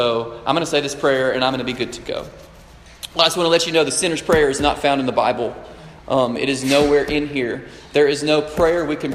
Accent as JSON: {"language": "English", "town": "Decatur", "region": "Alabama", "country": "United States", "tie": "born or raised there", "said": "I grew up in Decatur, Alabama, right down the road. I did not grow up in a Christian home."}